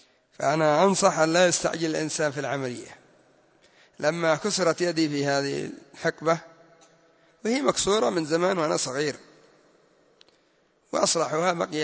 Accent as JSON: {"language": "Arabic", "country": "Yemen", "said": "التخدير عندنا في اليمن تقوم 6 ساعات وأنت مسطول"}